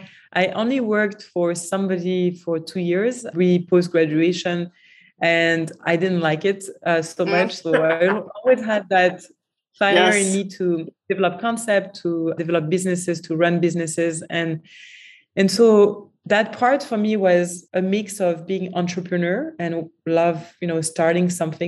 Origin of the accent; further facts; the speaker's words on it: France; now in New York, United States; I always try to take the way I grew up in France and implement as much as I could here in the city.